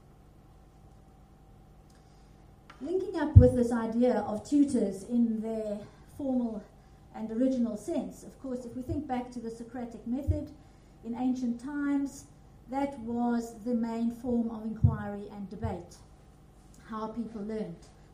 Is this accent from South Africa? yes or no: yes; South Africa; now in United Kingdom; I come from South Africa, so on the right-hand side, those are the terms that I was used to using